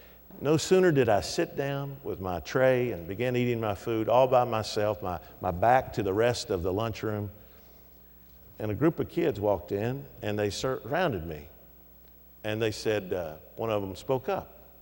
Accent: Kentucky, United States; moved away; were asking me questions like, did you wear shoes to school in Kentucky? And they were making fun of my accent, and I was clearly the odd guy out.

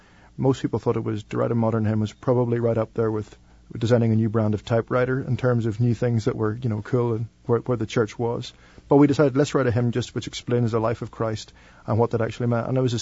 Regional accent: Ireland; going to university in England. I was from Ireland.

